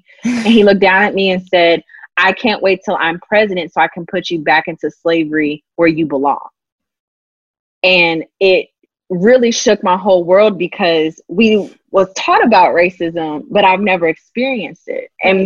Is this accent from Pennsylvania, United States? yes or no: no; Indiana, United States; I grew up in Indiana.